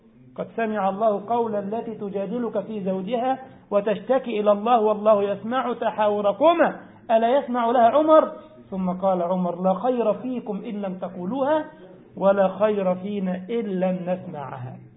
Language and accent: Arabic; Egypt; رجل بيعمل عمرة من بلدنا مصر